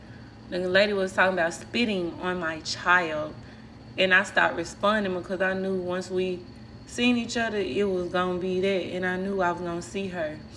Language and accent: English; Memphis, Tennessee, United States; I'm from Memphis, Tennessee. Get it right.